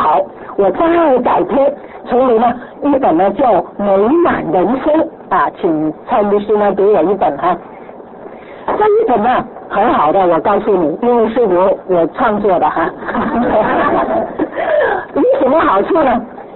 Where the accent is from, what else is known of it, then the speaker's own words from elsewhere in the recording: Hong Kong; Chinese is a second language; 我们是香港人嘛你知道最怕是广府人讲官话，哎呀，真是我是广东人了啊，所以你听我的国语呢，你就觉得很辛苦了哈。